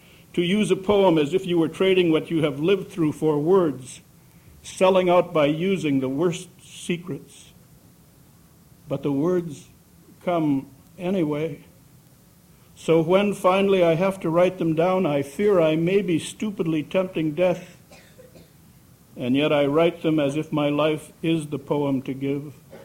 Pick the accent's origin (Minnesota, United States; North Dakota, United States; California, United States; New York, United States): North Dakota, United States; I'm from North Dakota, and we'd say Slough.